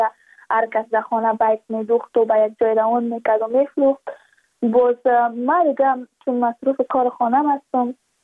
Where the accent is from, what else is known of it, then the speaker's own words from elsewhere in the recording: Badakhshan, Afghanistan; چون ما از بدخشان هستیم، یعنی منطقه دور دستش